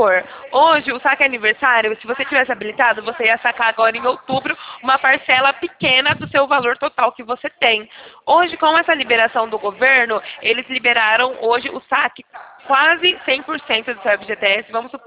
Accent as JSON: {"language": "Portuguese", "town": "Sumaré", "region": "São Paulo", "country": "Brazil", "said": "a gente é daqui de Sumaré, tá bom?"}